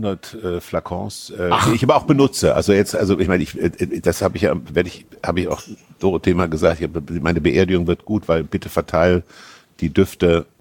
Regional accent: Kassel, Hesse, Germany; Also Kassel liegt, ist umgeben von Wald und ich bin sehr nah am Wald groß geworden.

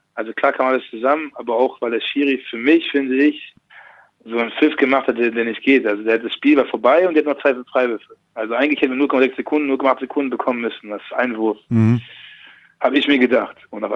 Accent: Germany; Und also ich fühle mich als Deutscher auf jeden Fall.

